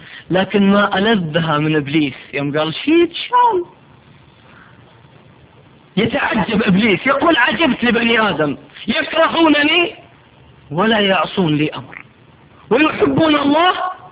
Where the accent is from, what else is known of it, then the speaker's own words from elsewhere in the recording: Riyadh, Riyadh Province, Saudi Arabia; عندنا في الرياض